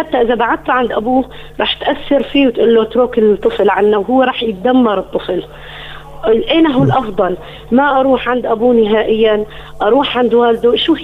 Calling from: Aleppo, Aleppo Governorate, Syria

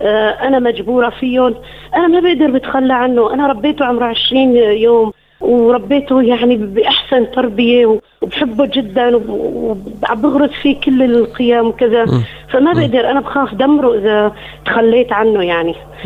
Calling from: Aleppo, Aleppo Governorate, Syria

